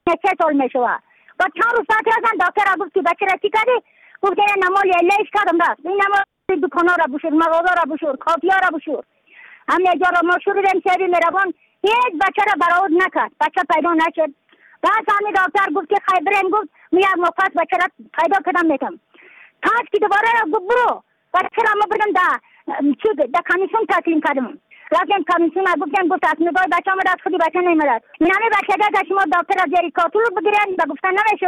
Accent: Badakhshan, Afghanistan; از بدخشان هستم، مرکز بدخشان، ولسوالی عتل پایان، قریه وینگ.

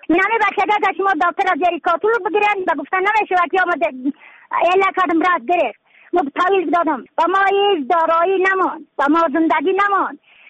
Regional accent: Badakhshan, Afghanistan; از بدخشان هستم، مرکز بدخشان ولسوالی اکل پایان.

